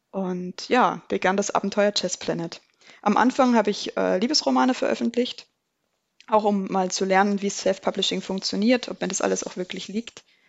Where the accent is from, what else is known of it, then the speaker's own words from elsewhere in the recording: Munich, Bavaria, Germany; born there; Ich bin 1996 in München geboren